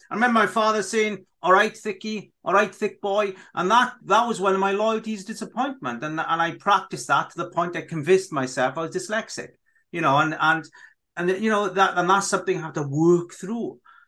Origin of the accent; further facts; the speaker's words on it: Wales, United Kingdom; It's because I'm Welsh speaking also. We do see letters in a different way, you know, we really do.